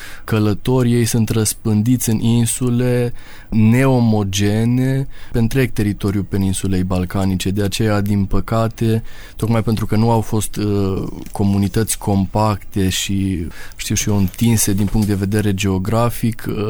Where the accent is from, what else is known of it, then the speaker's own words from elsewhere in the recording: Romania; pentru mine, ca român, care ascult acolo limba română